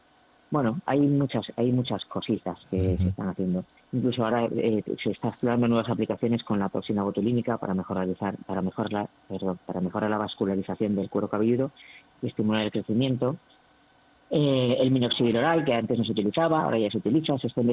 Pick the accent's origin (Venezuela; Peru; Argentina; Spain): Spain; Avilés, Asturias; Avilés, Asturias.